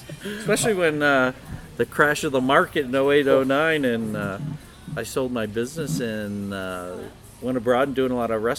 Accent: Detroit, Michigan, United States; also born or lived in Ann Arbor; Well, I grew up in Metro Detroit and lived in Ann Arbor a long time

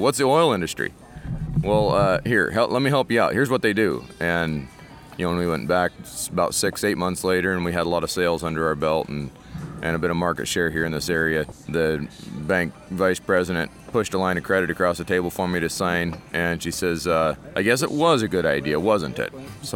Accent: Ronan, Montana, United States; Ronan, Montana. Charlo, Montana is where our shop is.

